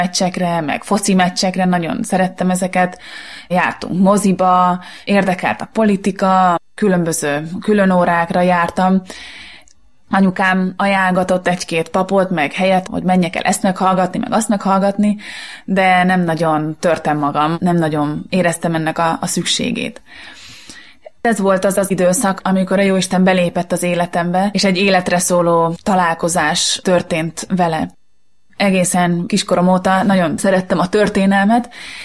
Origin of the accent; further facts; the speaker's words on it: Győr, Győr-Moson-Sopron, Hungary; Győri származású vagyok, a szüleim még most is ott élnek, és ott nőttem fel, ott jártam iskolába, ott végeztem el a középiskolát.